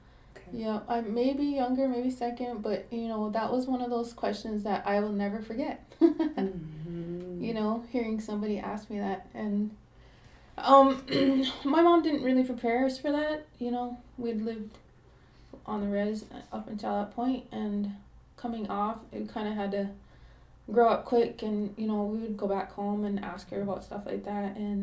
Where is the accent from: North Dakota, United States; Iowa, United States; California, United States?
North Dakota, United States; Mandaree; I'm from the Fort Berthold Indian Reservation. I grew up in Mandaree till I was, I think, in kindergarten or first grade.